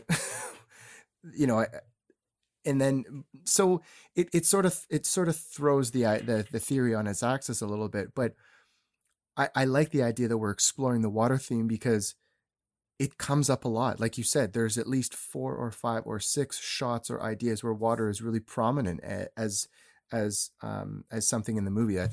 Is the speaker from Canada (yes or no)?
yes; Canada; I'm Canadian